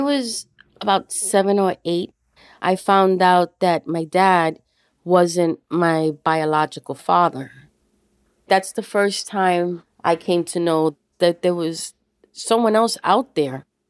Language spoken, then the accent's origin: English; New York City, New York, United States; I'm a registered nurse. I am 52 years old. I will be 53 this month. I grew up in the Bronx.